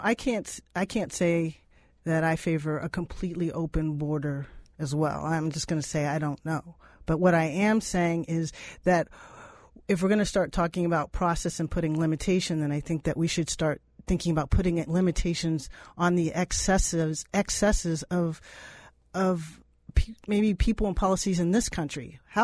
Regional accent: Texas, United States; I'm from Texas, and I go home a few times a year.

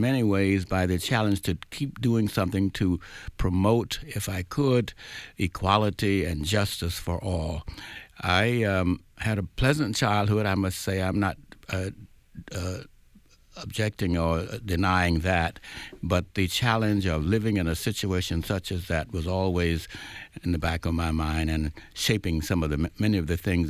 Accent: Augusta, Georgia, United States; Yes, I was born in Augusta, Georgia, and I grew up there through high school.

